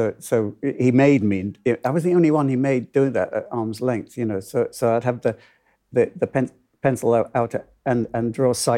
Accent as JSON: {"language": "English", "town": "Hull", "region": "Yorkshire and the Humber", "country": "United Kingdom", "tie": "born or raised there", "said": "I've loved dance from when I was in Hull, you know, when I was growing up in Hull, you know, and I used to go to the Locarno. I lost my accent somewhere in the last 60 years."}